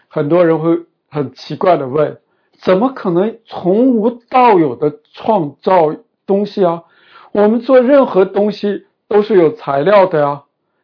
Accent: China; 我们在中国长大的都看过

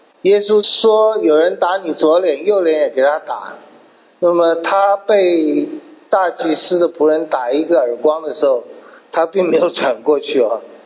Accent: China; 我们中国人有一句话，君子爱人以德，小人爱人以姑息。

